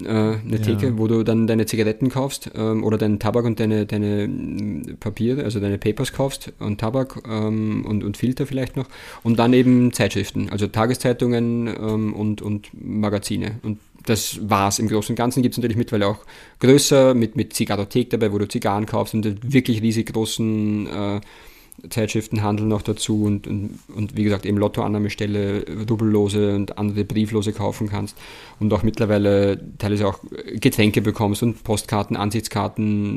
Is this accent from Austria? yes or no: yes; Mattersburg, Burgenland, Austria; In Mattersburg, in meiner Heimatgemeinde, gab es, glaube ich, auf alle Fälle 3 Trafiken.